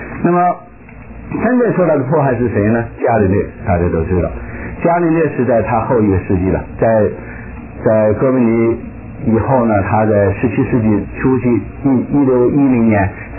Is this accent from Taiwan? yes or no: no; China; 因为我是从大陆来的